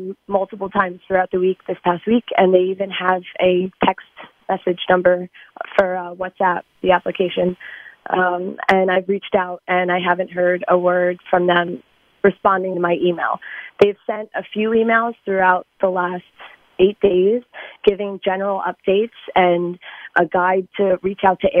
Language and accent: English; New Jersey, United States; I'm from South Jersey. So I'm probably going to fly to Miami and then figure out a way to get back.